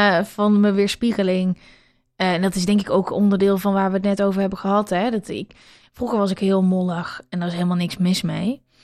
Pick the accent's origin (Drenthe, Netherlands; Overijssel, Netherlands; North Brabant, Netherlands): North Brabant, Netherlands; Uden; blijf bij mijn ouders wonen in het dorp, het hoho stadje waar ik vandaan kom, in Uden